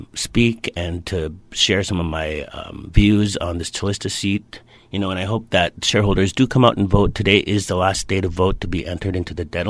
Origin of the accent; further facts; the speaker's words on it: Mountain Village, Alaska, United States; I'm from Mountain Village.